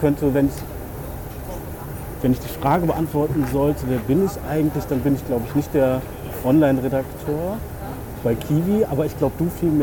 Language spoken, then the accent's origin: German; Duisburg, North Rhine-Westphalia, Germany; also born or lived in Cologne; Aber ich bin nicht in Köln aufgewachsen, in Köln geboren und dann ins Ruhrgebiet gezogen.